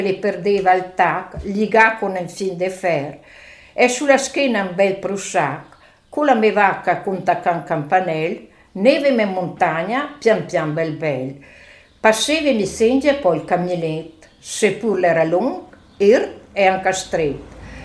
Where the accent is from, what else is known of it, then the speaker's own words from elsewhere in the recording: Besenello, Trentino-Alto Adige, Italy; Sì, sì, sì, sono da Besenelle, è sempre laurea in campagna.